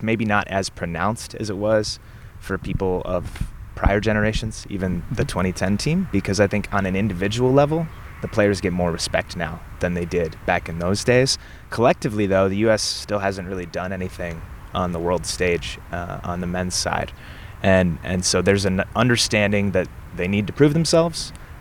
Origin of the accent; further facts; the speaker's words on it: Illinois, United States; And every summer I would do this camp, and it was associated with the Chicago Fire, which is the MLS team where I grew up.